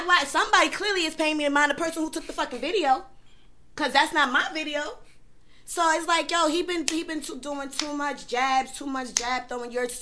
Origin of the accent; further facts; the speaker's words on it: Harlem, New York, United States; I'm from Harlem, and I sit back and I watch a lot of things that's going on.